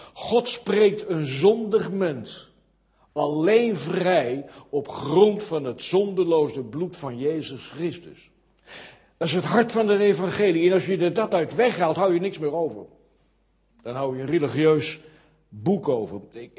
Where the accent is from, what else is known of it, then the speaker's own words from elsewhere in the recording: Kampen, Overijssel, Netherlands; wij komen uit Kampen, daar wonen we